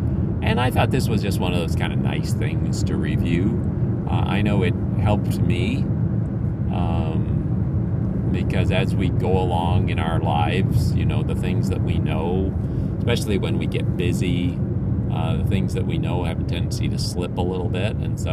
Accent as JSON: {"language": "English", "country": "Philippines", "tie": "born or raised there", "lives_now": "United States", "said": "I grew up in the Philippines, and in the Philippines, while it wasn't rampant, they certainly did have arranged marriages."}